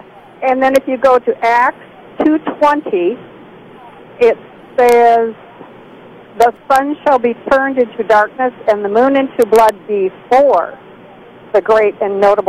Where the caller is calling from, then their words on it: Fort Worth, Texas, United States; I Fort Worth, Texas.